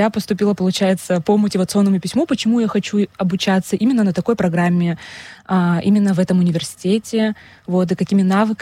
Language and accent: Russian; Abkhazia, Georgia; когда он спросил, откуда я говорю, из Абхазии